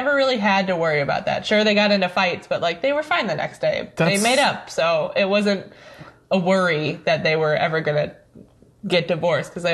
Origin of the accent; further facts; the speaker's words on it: St. Louis, Missouri, United States; St. Louis.